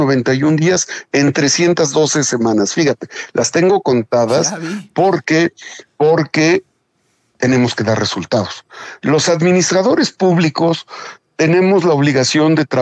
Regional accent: Puebla, Mexico; somos poblanos que tenemos ópticas distintas y que para esta etapa inédita que viene en Puebla

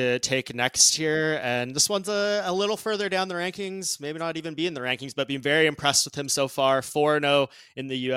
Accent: Vancouver, British Columbia, Canada; I'm from Vancouver originally.

